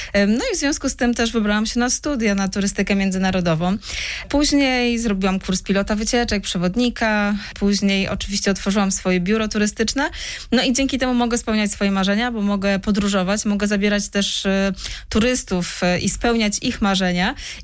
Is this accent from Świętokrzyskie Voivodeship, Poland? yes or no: yes; Świętokrzyskie Voivodeship, Poland; ja pochodzę z małej wioski 50 kilometrów od Kielc mniej więcej. To są okolice Staszowa